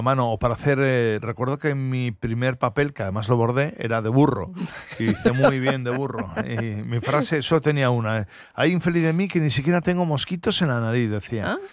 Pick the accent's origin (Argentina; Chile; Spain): Spain; Basque Country; Como buen vasco, aguanto.